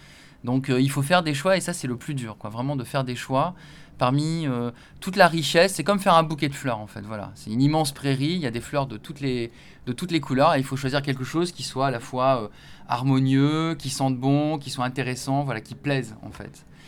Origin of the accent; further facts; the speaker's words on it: Nice, Provence-Alpes-Côte d'Azur, France; Moi, je suis de Nice au départ.